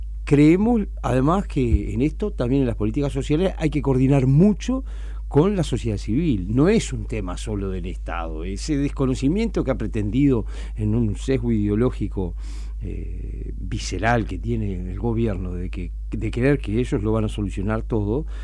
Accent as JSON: {"language": "Spanish", "region": "Cerro Largo", "country": "Uruguay", "said": "porque además somos de Cerro Largo"}